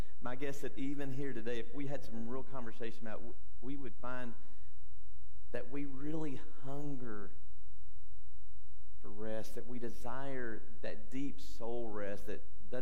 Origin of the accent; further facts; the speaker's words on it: Texas, United States; growing up in West Texas, I loved the sunrise and I loved the sunsets. I loved to watch storms. I loved to watch the cotton grow.